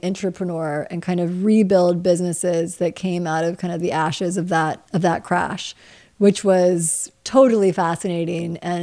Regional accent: Midwest, United States; Growing up in the Midwest, just at least for me, made me want to travel and get as far out there into the world as possible.

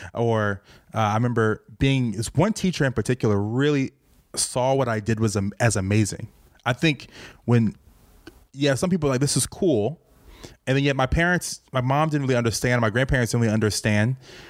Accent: Virginia, United States; I have no control that I was raised in Virginia. I had no control of where I went to high school.

